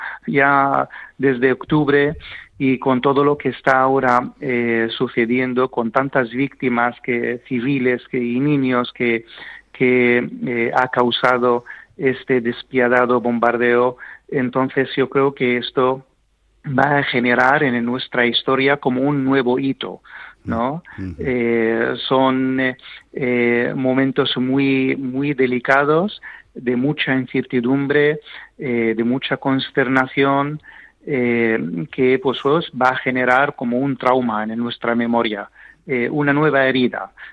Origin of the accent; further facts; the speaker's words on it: Jordan; Spanish is a second language; also born or lived in Palestine; Efectivamente, soy originario de Palestina, aunque he crecido en Jordania.